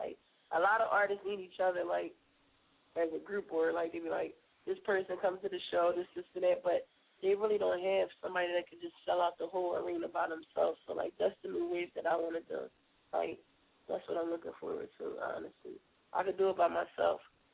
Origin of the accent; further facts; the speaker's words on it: Philadelphia, Pennsylvania, United States; So I support it because I'm from Philly